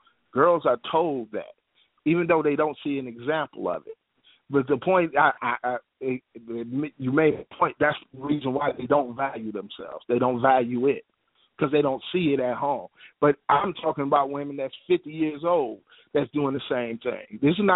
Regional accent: Detroit, Michigan, United States; Now, you say where I was raised, Detroit. I'm from Detroit, and I know a lot of men out here that's all they was taught.

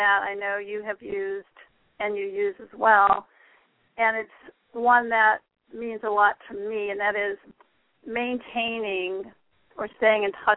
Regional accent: Pennsylvania, United States; I came from the Pennsylvania, Ohio area and always knew that there would be a time of enjoying more tropical weather and sunshine and everything.

